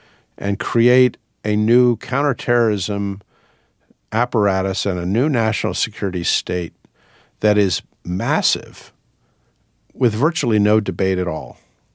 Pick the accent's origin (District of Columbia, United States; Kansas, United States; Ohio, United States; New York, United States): District of Columbia, United States; Washington; I grew up in Washington, so I knew I was reading the Washington Post